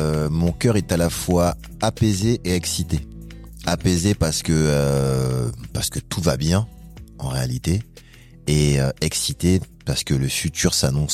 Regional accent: Épinay-sur-Seine, Île-de-France, France; Donc moi, je viens d'Épinay-sur-Seine, une ville à côté de Saint-Denis.

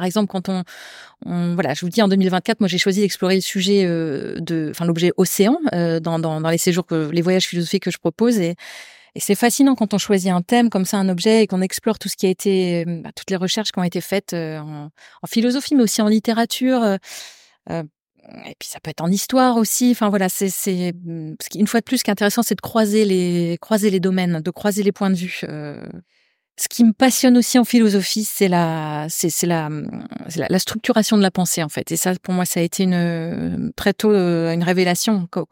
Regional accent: Bordeaux, Nouvelle-Aquitaine, France; moi par exemple je suis locale de Bordeaux

